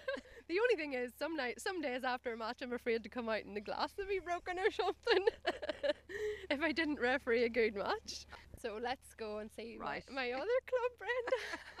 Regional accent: Savile, Ireland; people would ask, where are you from? And I would say I'm from Savile.

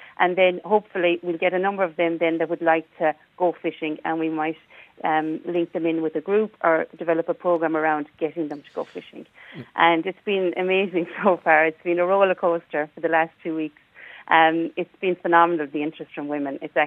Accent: Kinvara, Connacht, Ireland

